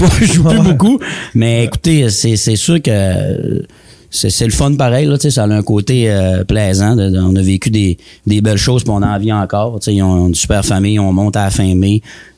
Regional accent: Chicoutimi, Quebec, Canada; Je viens de Chicoutimi-Nord, mais c'est mes racines, la baie, en 2007.

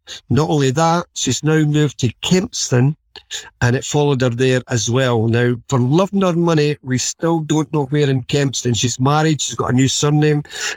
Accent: Sauk, United States; here in my hometown of Sauk.

